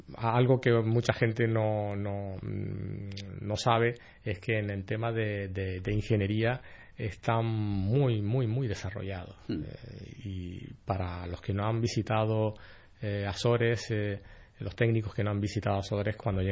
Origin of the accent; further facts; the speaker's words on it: Canary Islands, Spain; parece que nosotros somos aquí la pera, porque somos Canarias